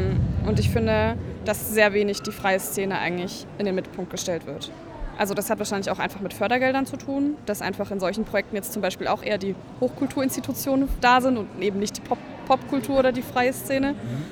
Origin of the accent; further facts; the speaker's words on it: Karlsruhe, Baden-Württemberg, Germany; born there; Bin auch gebürtige Karlsruherin, deswegen kenne ich so ein bisschen die Kulturszene in Karlsruhe.